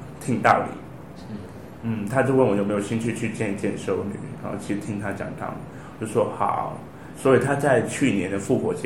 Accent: Macau; 小时候就有接触过基督宗教，就在我是澳门来的

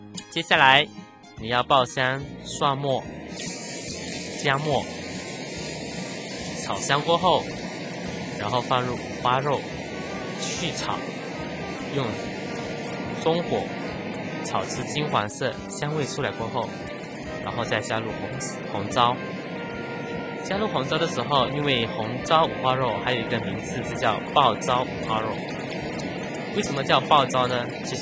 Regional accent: Fuzhou, Fujian, China; 就是想起我的童年和我的故乡

